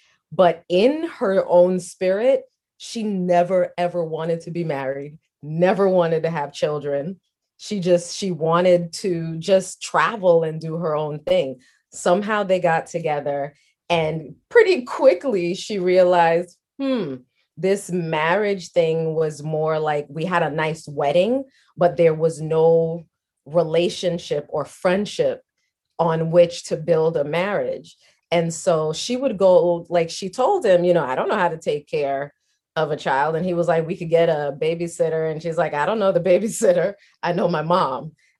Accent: Liberia; also born or lived in Flushing, New York; now in United States; I was born in Flushing, New York, but then like pretty much soon after that, my mom was like, I don't really know how to take care of a baby. So let me send you to Liberia to my mom who can do that.

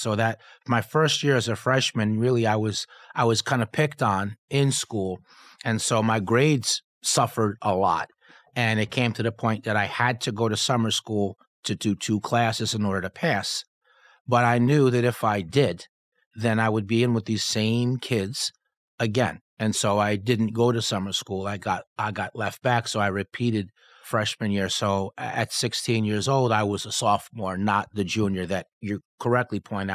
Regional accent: Peekskill, New York, United States; No, I grew up in Peekskill in Westchester County. I grew up in an apartment complex known as Crossroads.

